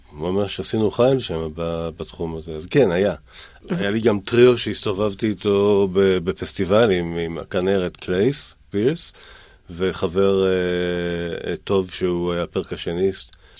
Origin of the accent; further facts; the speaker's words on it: Ness Ziona, Central District, Israel; אני גדלתי בנס ציונה, ובנס ציונה היה את התיכון.